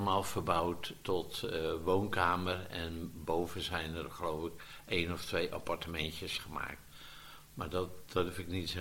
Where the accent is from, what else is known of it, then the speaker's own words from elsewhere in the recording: South Holland, Netherlands; Ik ben geboren en getogen in de Bollestreek, in de Julianenstraat. Ik ben geboren in de Zuidhoek, die afgelopen jaar toevallig 100 jaar bestond. Maar ik ben nog geen 100 jaar.